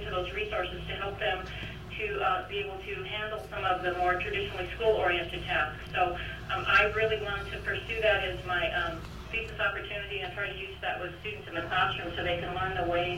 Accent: Anchorage, Alaska, United States; I grew up in Anchorage and am a product of the Anchorage School District.

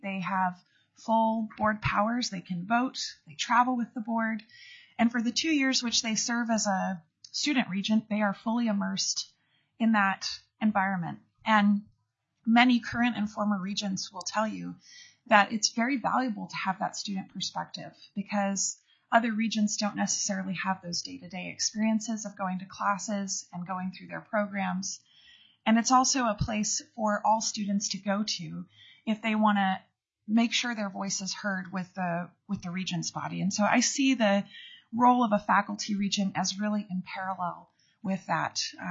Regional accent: Anchorage, Alaska, United States; I was born and raised in Anchorage as my hometown

